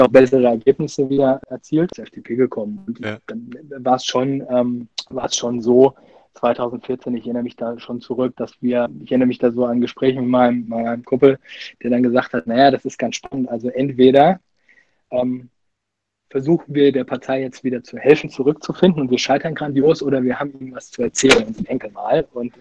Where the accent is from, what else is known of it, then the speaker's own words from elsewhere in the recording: Nackenheim, Rhineland-Palatinate, Germany; da ich sehr verbunden bin mit meiner Heimat Nackenheim und auch heute noch sehr verbunden bin damit